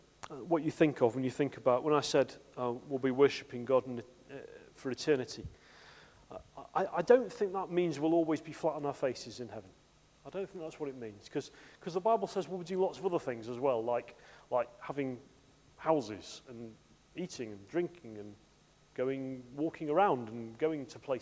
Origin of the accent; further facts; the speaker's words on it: United Kingdom; I know we're British and everything else.